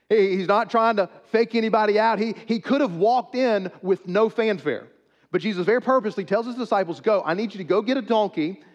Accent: St. Matthews, South Carolina, United States; We know what parades are. I'm from St. Matthew's. We have the Purple Martin Festival parade every year

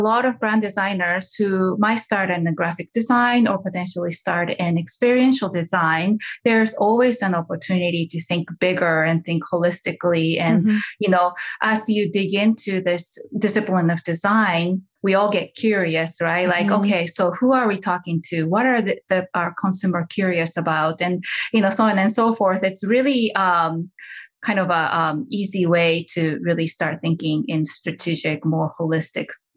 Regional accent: Japan; English is a second language; I'm originally from Japan.

